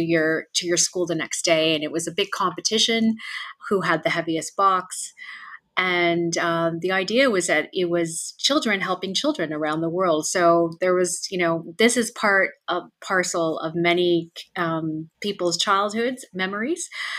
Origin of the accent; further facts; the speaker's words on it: Montreal, Quebec, Canada; I remember the very cold weather because I grew up in Montreal and often had to wear a snowsuit under my costume